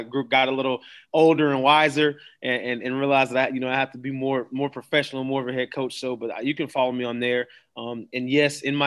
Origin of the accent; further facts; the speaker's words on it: Daytona, Florida, United States; I'm like, "No, I'm from Daytona."